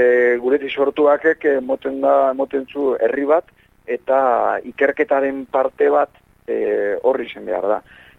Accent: Bermeo, Basque Country, Spain; bizkaitarra naiz, eta bermiotarra, eta gure paisaekin parte, ba, eukaliptue txikitetik gana

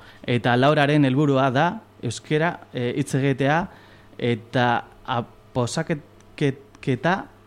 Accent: Bilbao, Basque Country, Spain; Bilbokoa naiz

